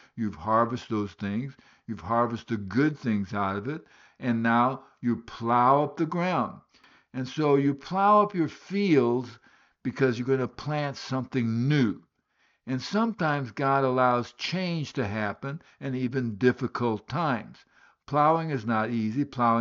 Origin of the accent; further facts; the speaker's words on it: Guinea; also born or lived in Liberia; I was born in Africa. I grew up in Africa, in West Africa, born in Liberia, grew up in Guinea, West Africa. And so I consider Africa to be my home.